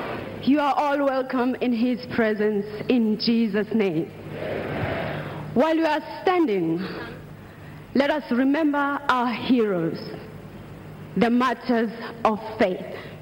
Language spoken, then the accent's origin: English; South Africa; also born or lived in Nigeria; I am from South Africa and Nigeria.